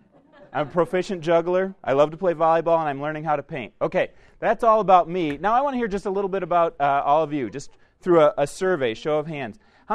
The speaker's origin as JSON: {"language": "English", "town": "Chicago", "region": "Illinois", "country": "United States", "tie": "born or raised there", "said": "I'm here visiting from the Chicago area where I grew up for most of my life."}